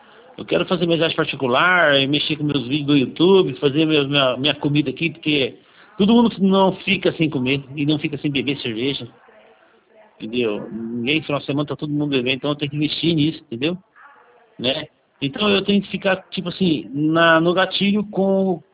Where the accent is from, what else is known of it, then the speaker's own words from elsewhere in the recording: Tupã, São Paulo, Brazil; born there; É, eu nasci em Tupã aí.